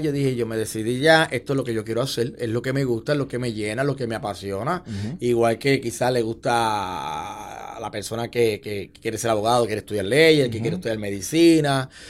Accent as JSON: {"language": "Spanish", "town": "Santa Isabel", "country": "Puerto Rico", "tie": "born or raised there", "said": "Yo soy natural de Santa Isabel, eso así."}